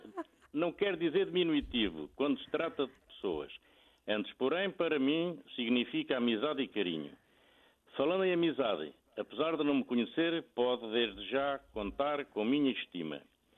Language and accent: Portuguese; Portugal; É que somos portugueses, não é?